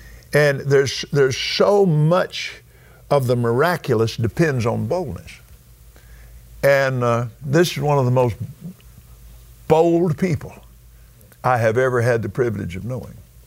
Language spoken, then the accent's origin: English; Lubbock, Texas, United States; born there; Oh, yeah, I was born in Lubbock, so we're just next door.